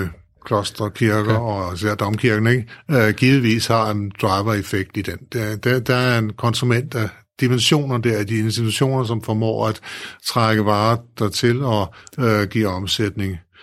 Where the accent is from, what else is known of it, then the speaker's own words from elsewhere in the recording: Store Heddinge, Zealand, Denmark; En anden interessant by, det er jo min hjemby, Store Heddinge